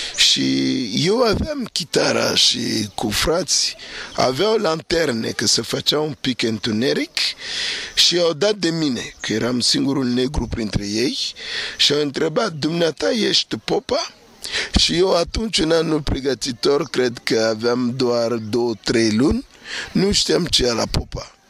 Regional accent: Bangui, Central African Republic; Romanian is a second language; Eu am venit din Africa Centrală, Bangui, până aici cu zbor de avion 5 ore

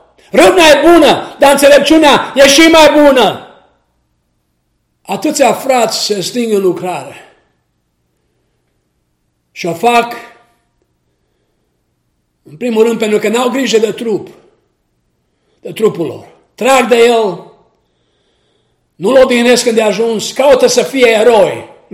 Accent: Romania; born there; moved away; also born or lived in United States; M-am născut în România, am trăit în Statele Unite

